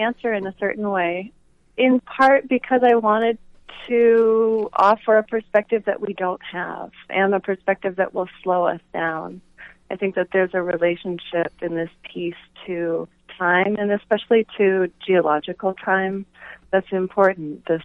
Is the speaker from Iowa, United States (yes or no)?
yes; Iowa, United States; born there; I was born in Iowa, and I really feel like my connection to the river starts in this state